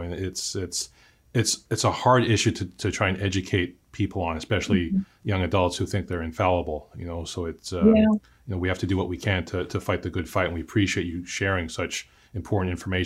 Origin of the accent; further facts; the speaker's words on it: Port Coquitlam, British Columbia, Canada; that happened in my hometown of Port Coquitlam, you know, and that rocked the city to its core